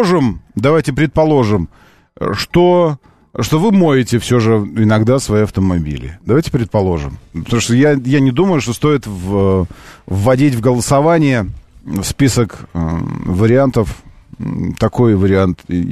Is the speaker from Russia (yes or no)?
yes; Moscow, Russia; Я же вам здесь москвич.